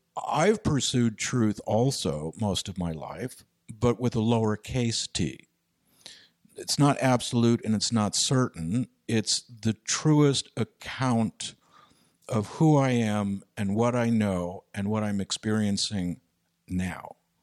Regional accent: New York, United States; born there; I mean, I was born in 1950 in New York and so on.

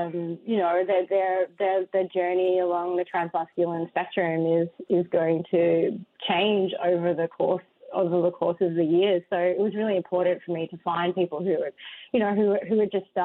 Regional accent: Australia; Yes, I am. I'm from Australia.

